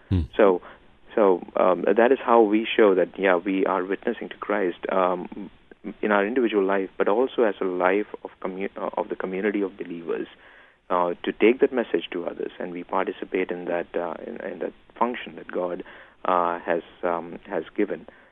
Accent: India; because I come from India, and over here our church, the India Evangelical Lutheran Church

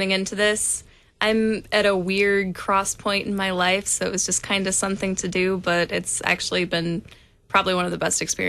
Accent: East Dundee, Illinois, United States; East Dundee, Illinois.

